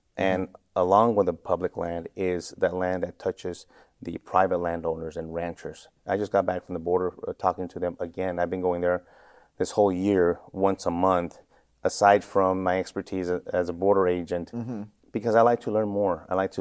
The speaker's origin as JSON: {"language": "English", "town": "El Paso", "region": "Texas", "country": "United States", "tie": "born or raised there", "said": "But I've born and raised in El Paso, Texas. Worked most of my career on the border"}